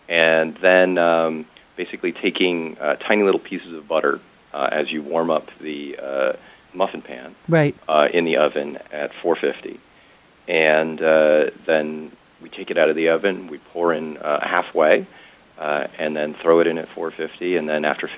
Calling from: Los Angeles, California, United States; Los Angeles, California.

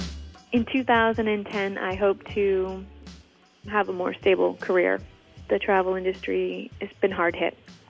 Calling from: Tucson, Arizona, United States; I'm calling from Tucson, Arizona.

